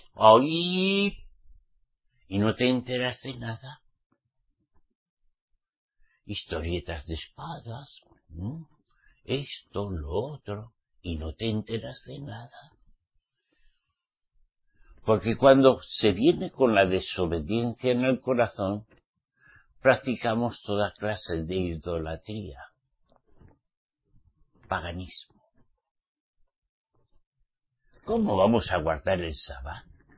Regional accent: Spain; en mi país España

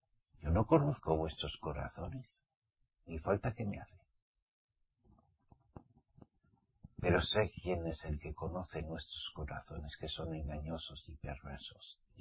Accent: Basque Country, Spain; Soy del País Vasco. Nacido en el País Vasco.

